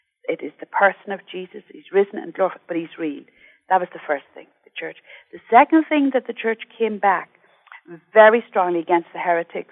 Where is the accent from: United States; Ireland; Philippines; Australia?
Ireland; because I'm from Ireland and I've seen what has happened in Ireland